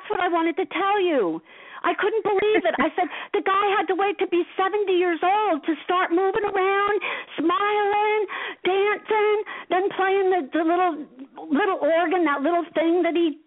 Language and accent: English; Asbury Park, New Jersey, United States; I'm a 60s generation and I grew up in Asbury Park.